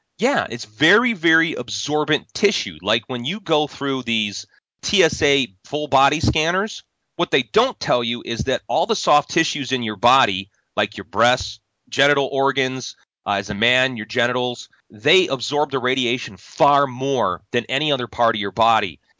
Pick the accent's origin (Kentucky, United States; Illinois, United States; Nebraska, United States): Illinois, United States; Chicago; Here, I'm from Chicago, and I used to go, and there's a city called Crestwood. I was familiar with it. I grew up on the south side of Chicago.